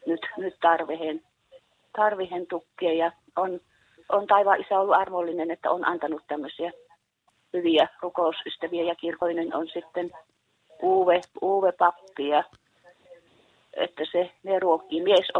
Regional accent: North Karelia, Finland; now in Kuopio, Finland; alun perin minä olen kotoisin Pohjois-Karjalasta, mutta täällä on ollut yli 40 vuotta.

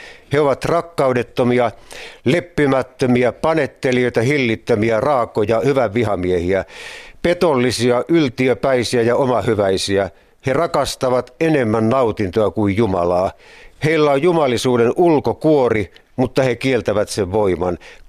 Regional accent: Ylistaro, South Ostrobothnia, Finland; Mä olen syntyisin perinteistä suomalaista körttikodista Ylistaron Untamalan kylältä Etelä-Pohjanmaalta.

